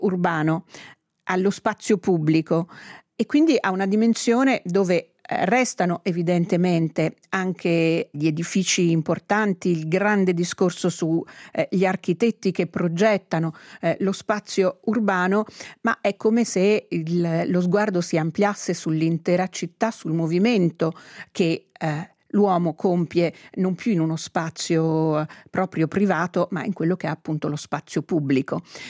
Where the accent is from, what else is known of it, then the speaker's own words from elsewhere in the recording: Italian-speaking Switzerland, Switzerland; Venezia, che conosciamo anche come svizzero italiani abbastanza da vicini